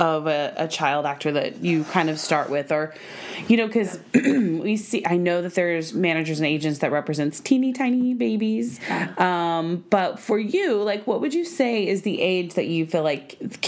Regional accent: Oklahoma, United States; Oh my God, I'm from Oklahoma.

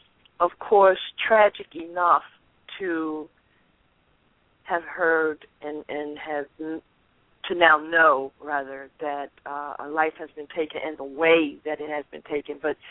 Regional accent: Philadelphia, Pennsylvania, United States; I'm from Philly

